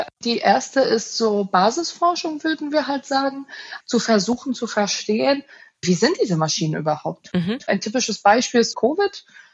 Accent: Greece; German is a second language; now in Berlin, Germany; Ich komme ursprünglich aus Griechenland und ich bin Biochemikerin und ich arbeite am Max-Delbrück-Center hier in Berlin

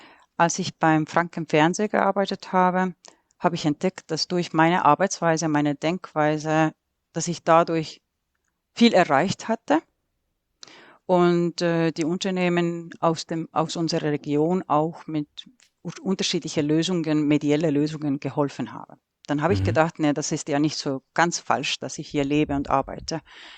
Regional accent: Estonia; German is a second language; Ja, als gebürtige Este. Ich hatte immer in meinem Herz den Wunsch, schon für mein Land etwas zurückzugeben.

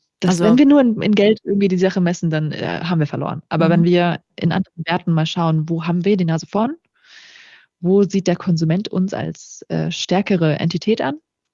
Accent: Germany; Und ich merke schon, dass wir als Deutsche da etwas für uns entdeckt haben

